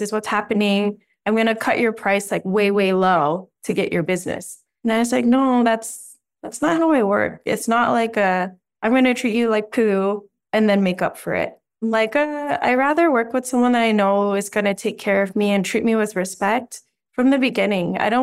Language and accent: English; Denver, Colorado, United States; I grew up in Denver and lived my entire life in Colorado until I went to residency in San Antonio.